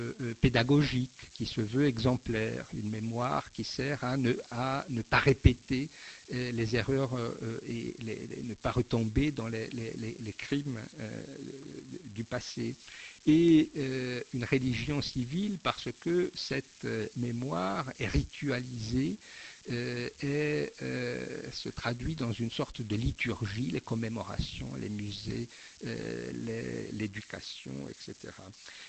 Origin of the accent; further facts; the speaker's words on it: Italy; je suis italien, la mémoire du colonialisme en Italie